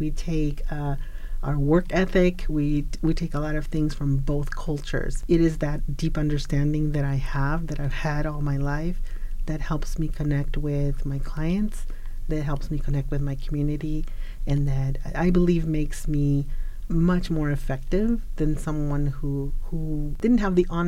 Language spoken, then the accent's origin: English; Yuma, Arizona, United States; also born or lived in Calexico, United States / Brawley, United States / El Centro, United States; Because I lived in Calexico, I lived in Brawley, I lived in El Centro, California. Later on, I grew up in Yuma, Arizona, and they've always been border towns.